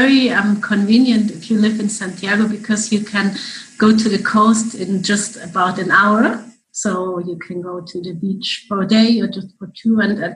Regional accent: Germany; moved away as an adult; now in Chile; I'm originally from Germany. And in 2005, I came to Chile for an intern change, to stay a bit, do some holiday, learn Spanish.

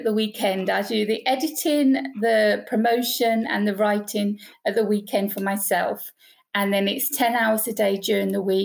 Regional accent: United Kingdom; moved away as an adult; now in Greece; I'm from the UK, as you can tell from my accent. Mm-hmm. I'm living on the island of Corfu in Greece for the last 27 years.

